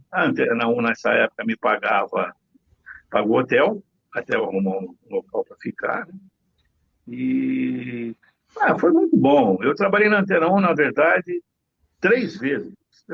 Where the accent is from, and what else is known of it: São Paulo, Brazil; born there